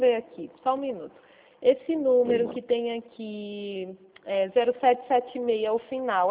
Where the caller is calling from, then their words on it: Santa Bárbara, Brazil; Sou de Santa Bárbara.